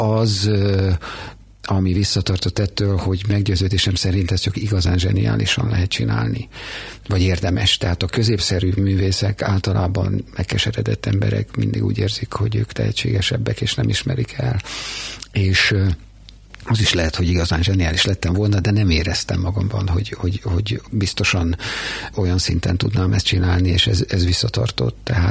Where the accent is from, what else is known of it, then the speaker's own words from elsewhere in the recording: Szegvár, Csongrád-Csanád, Hungary; also born or lived in Szentes; tehát én Szegváron születtem, Szentesen jártam gimnáziumba, tehát ez a második otthonom volt